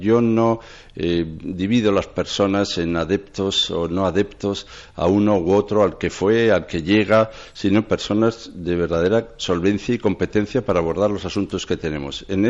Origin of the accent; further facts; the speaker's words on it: Madrid, Community of Madrid, Spain; personas como somos los ciudadanos de Madrid muy serios también